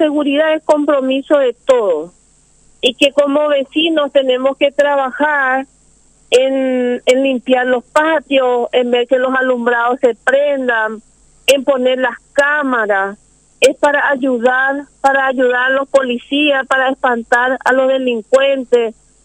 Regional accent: Capiatá, Central, Paraguay; Yo soy de Capiatá.

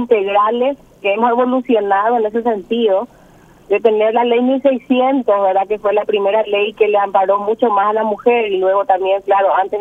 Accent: Paraguay; como paraguayos

